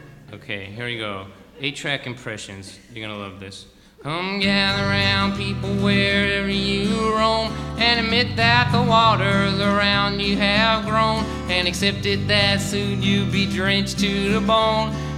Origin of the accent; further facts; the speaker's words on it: Lynn, Massachusetts, United States; I told that story in Lynn one time in my hometown